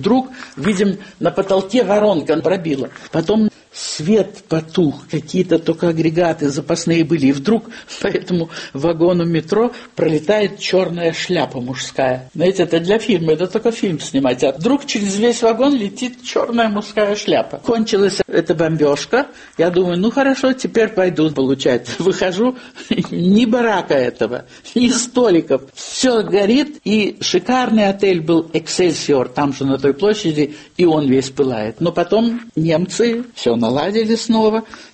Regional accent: Babruysk, Mogilev Region, Belarus; born there; А я родилась в Бобруйске

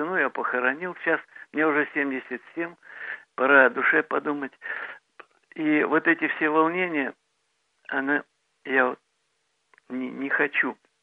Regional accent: Russia; born there; я родился в России, там получил образование и работал. Так что я русско-украинский или украинско-русский

